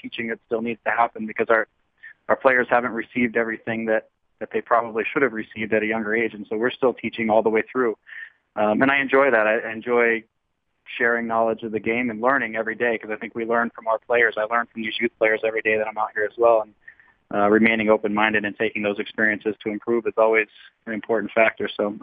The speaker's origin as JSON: {"language": "English", "region": "Arizona", "country": "United States", "tie": "born or raised there", "said": "I went back to my hometown of Arizona"}